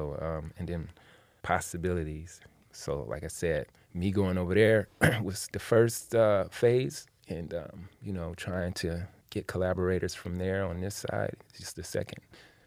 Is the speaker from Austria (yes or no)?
no; Detroit, Michigan, United States; Well, growing up in Detroit and going to school and being around peers, you see this footwork dance that you see at the dances and things like that.